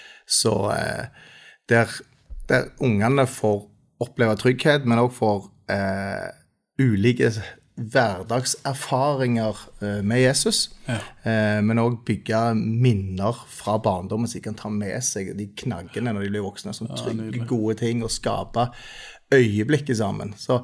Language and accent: Norwegian; Stavanger, Rogaland, Norway; also born or lived in Bergen; Jeg er oppvokst her i Stavanger, en ekte cities. Så her jeg har bodd 1 år i Bergen.